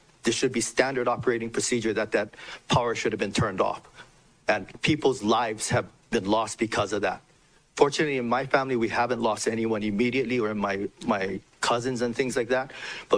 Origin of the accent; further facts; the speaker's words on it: Hawaii, United States; I'm Hawaiian. I grow kalo.